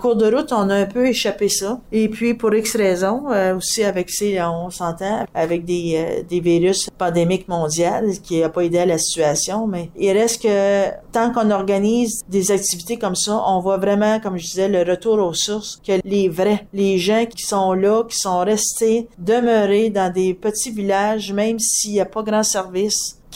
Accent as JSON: {"language": "French", "town": "Saint-Albert", "region": "Ontario", "country": "Canada", "tie": "born or raised there", "said": "j'ai fait un lien automatique avec mon village d'origine, Saint-Albert"}